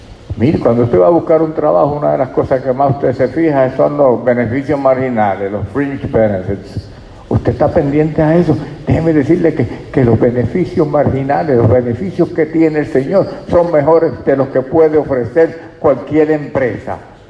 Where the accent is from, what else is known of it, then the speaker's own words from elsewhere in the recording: Caguas, Puerto Rico; Eso se llama, en mi pueblo, en Caguas, la capital del mundo, salvación.